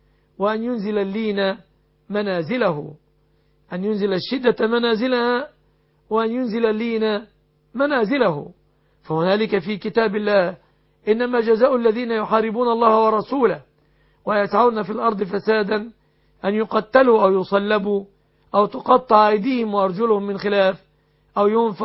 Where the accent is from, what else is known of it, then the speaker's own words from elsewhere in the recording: Egypt; أسأل الله أن يحفظ بلادنا مصر